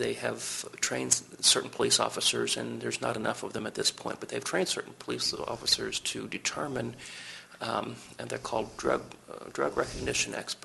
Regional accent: Evansville, Indiana, United States; when I was a kid and I was growing up in Evansville and giving demonstrations on things like cardiopulmonary resuscitation

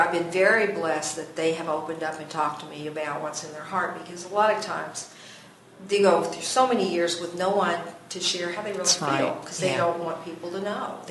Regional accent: Spencer County, Kentucky, United States; And I moved to Louisville, from Louisville, Kentucky, back to my hometown in Spencer County.

